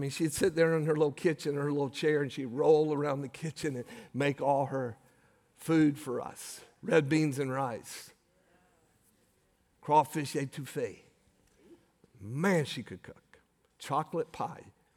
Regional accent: Florida, United States; I was a foreigner because I was from Florida. Because everybody else in their family was from Louisiana.

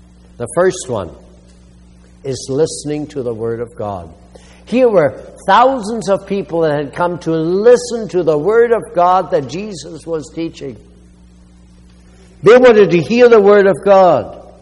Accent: China; moved away as an adult; now in United States; I had been born and raised in China, spent my first 19 years over there. And finally, after a year under the communists, we were able to come to the United States as immigrants. My parents had been from Germany.

